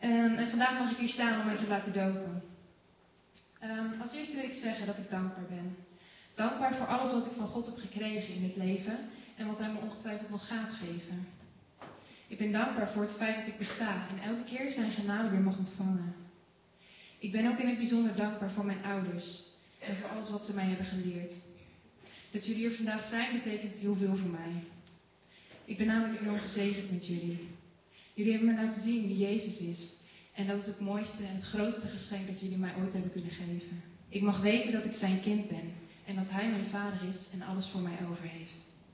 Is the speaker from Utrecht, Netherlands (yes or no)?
yes; Amersfoort, Utrecht, Netherlands; ik kom uit Amersfoort, ik ben 20 jaar.